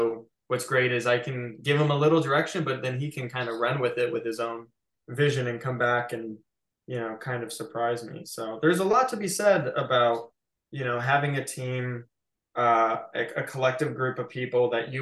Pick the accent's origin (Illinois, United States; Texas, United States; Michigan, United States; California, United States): Illinois, United States; Chicago; I grew up in Chicago. Like it's different every year.